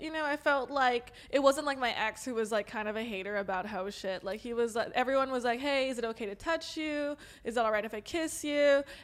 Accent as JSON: {"language": "English", "town": "Los Angeles", "region": "California", "country": "United States", "tie": "born or raised there", "accent": "Valley girl", "said": "I'm LA native, dude."}